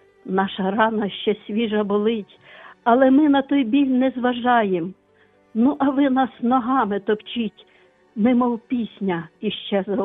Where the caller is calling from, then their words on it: Lviv, Lviv Oblast, Ukraine; Я з України, зі Львова.